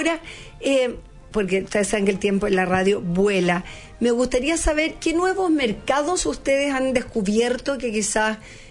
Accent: Chile; O sea, soy chilena y, sí, quiero invertir

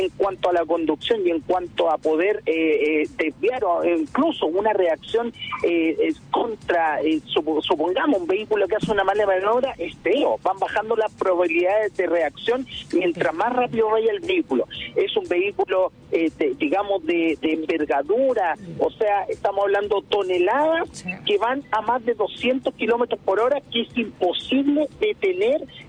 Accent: Viña del Mar, Valparaíso, Chile; yo soy de la Quinta Región, soy de Viña del Mar, vi lo que ocurrió.

